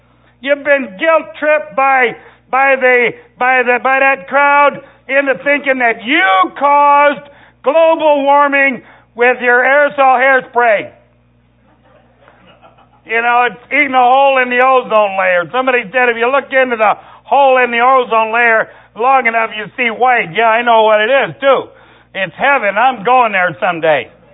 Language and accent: English; Tennessee, United States; born there; when I was a kid, I was born in Tennessee. I know you can tell by my accent, right?